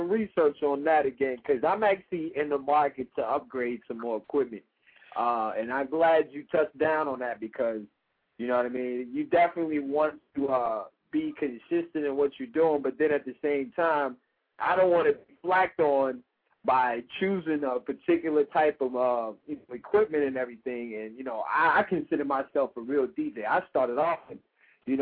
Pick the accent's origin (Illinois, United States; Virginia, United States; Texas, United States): Illinois, United States; Chicago; I come from Chicago, so, you know, mm-hmm. anything that come out of Chicago is definitely has to be some tight blends.